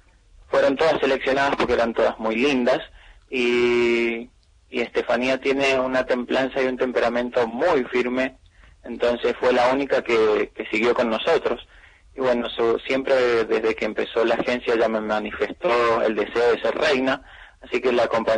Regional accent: Mendoza, Argentina; porque ya que somos de Mendoza, tratamos de incluir a la mujer

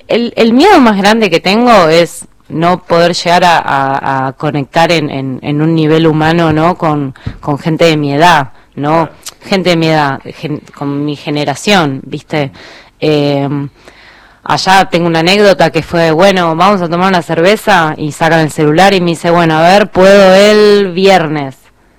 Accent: Argentina; Mi naturaleza, nuestra naturaleza como argentinos

